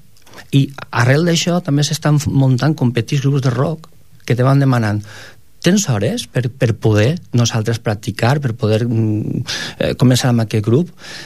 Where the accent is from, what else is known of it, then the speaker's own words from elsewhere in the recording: Valencian Community, Spain; now in Catalonia, Spain; Jo, com a valencià que soc, pues vaig intentar començar més el tema de la música instrumental.